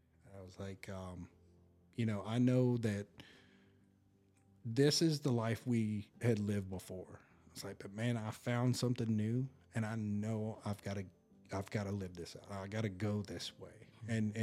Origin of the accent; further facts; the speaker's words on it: Tennessee, United States; these were liquors that I could only get from my hometown in Tennessee. Like, I went to Tennessee to get these.